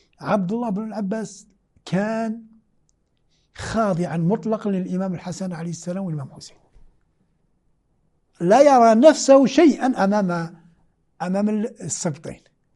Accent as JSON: {"language": "Arabic", "country": "Algeria", "said": "أنا جزائري، ممكن عشت 80 سنة في الجزائر لا نسمع كلمة عن الغدير"}